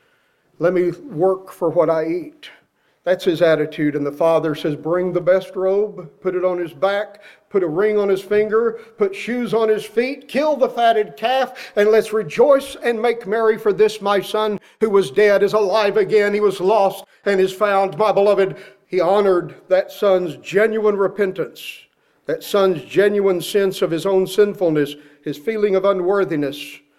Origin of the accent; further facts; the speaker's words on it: Texas, United States; We used to sing a hymn as I was a boy growing up in West Texas